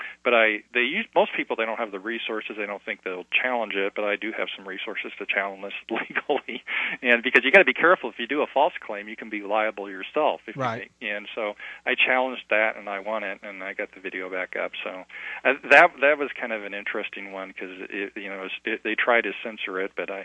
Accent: United States; I'm, like I said, I'm just an American with a camera, right?

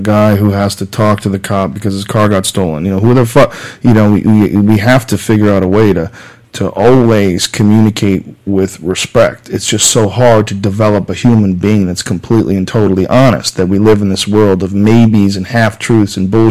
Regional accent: New Jersey, United States; born there; I just got a way better roll of the dice and I was born in New Jersey.

